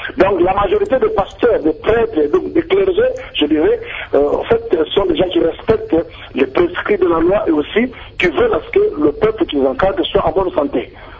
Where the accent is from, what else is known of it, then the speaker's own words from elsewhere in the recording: Kongo Central, DR Congo; par exemple chez nous au Congo central, qu'il y a eu une baisse sensible des cas de contamination.